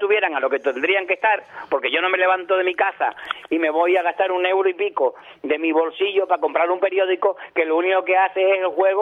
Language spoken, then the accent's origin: Spanish; Cuba; now in Spain; Y yo soy de Cuba, sí.